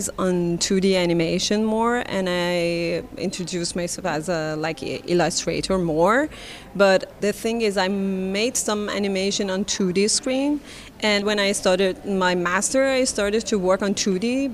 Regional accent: Iran; moved away as an adult; now in Europe; I'm 38, if I want to be precise, and I'm from Iran. And actually, my project is about how I moved to Europe for a study opportunity.

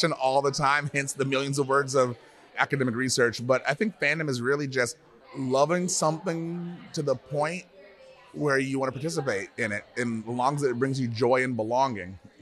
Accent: New York, United States; Star Trek has had as big of an impact on me as hip-hop culture did growing up in New York.

